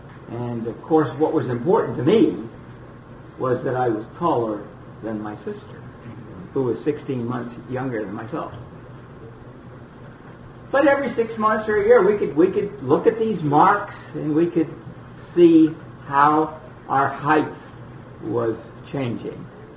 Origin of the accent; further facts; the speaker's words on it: Los Angeles, California, United States; sister and I were growing up in Los Angeles, California, our parents would measure our growth.